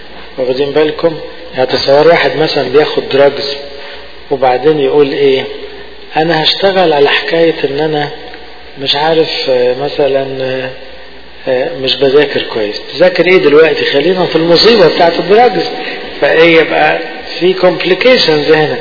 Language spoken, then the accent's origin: Arabic; Egypt; زي المريض عندنا في مصر يا جماعة